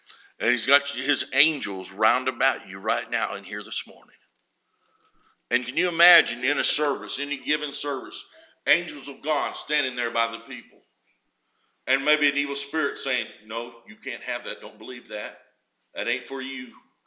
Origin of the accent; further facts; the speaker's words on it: West Virginia, United States; he found out I was from West Virginia, and he was from West Virginia